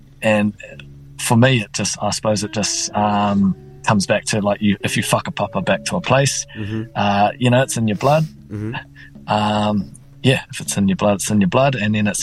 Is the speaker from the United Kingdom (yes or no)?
no; Tamaki, Auckland, New Zealand; That specific to the rohe that I'm from up north. So growing up in Tamaki, like, I was kind of educated in te reo and Māori